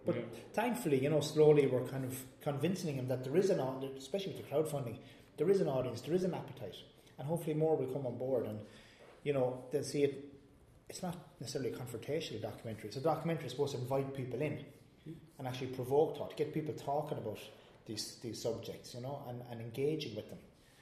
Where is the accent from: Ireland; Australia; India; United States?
Ireland; Munster; and I'm from inland. I'm from Tipperary, we're surrounded by mountains, not water